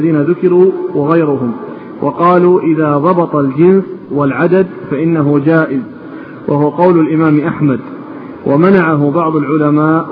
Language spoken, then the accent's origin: Arabic; Saudi Arabia; العملة الموجودة الآن مثل عندنا في السعودية